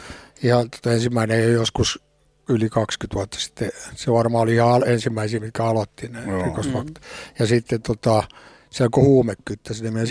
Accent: Helsinki, Uusimaa, Finland; Mä oon syntynyt Larussa silloin, se kuulostaa hienolta nykyään, nykyään hieno alo, mutta silloin se oli sellainen puitolo, missä oli ulkovessa. Ja sitten mä oon asunut Itä-Helsingissä koko oikein niin kuin loppu.

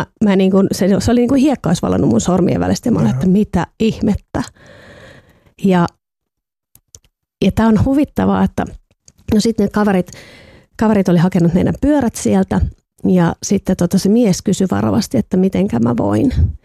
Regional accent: Ostrobothnia, Finland; itse kun mä oon Pohjanmaalta kotoisin, niin meillä on vain Jouppilan vuori, joka on sisään pieni nyppylä

